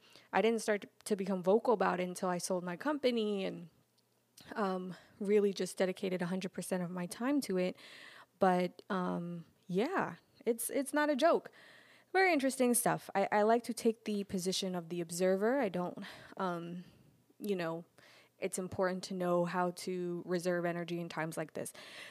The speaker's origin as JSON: {"language": "English", "town": "Brooklyn", "region": "New York", "country": "United States", "said": "I'm from Brooklyn. Like, I built my first business at a young age."}